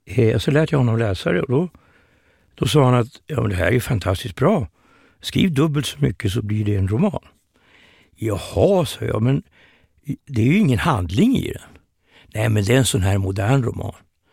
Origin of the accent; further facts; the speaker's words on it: Norrland, Sweden; Alltså jag är från Norrland.